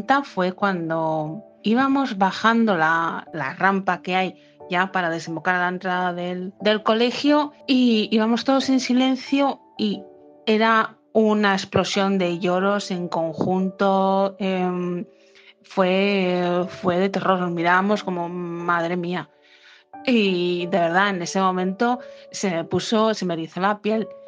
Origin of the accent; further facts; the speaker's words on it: Bilbao, Basque Country, Spain; de Bilbao.